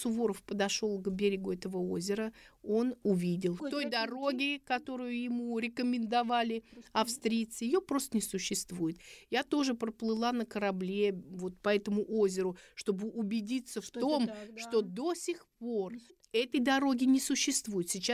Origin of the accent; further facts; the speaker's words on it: Saint Petersburg, Russia; я занимаюсь Суворовым, я журналист из Петербурга.